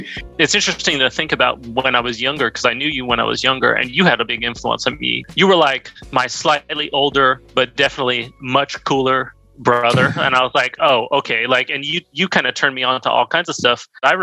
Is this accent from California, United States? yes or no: yes; San Diego, California, United States; now in Montreal, Canada; I'm calling from snowy Montreal, Quebec in Canada. And I've been up here for, 7 years or something like that. I'm originally from San Diego, or I grew up in San Diego.